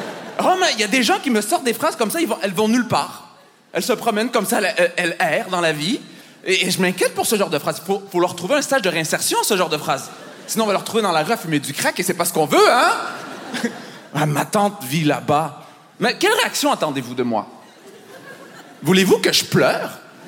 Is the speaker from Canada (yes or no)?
yes; Montreal, Quebec, Canada; quand vous comprenez que je viens de Montréal